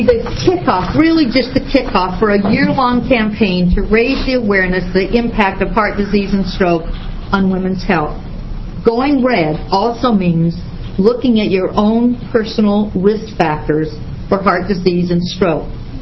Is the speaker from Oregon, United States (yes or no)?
yes; Portland, Oregon, United States; I'm here from Southeast Portland.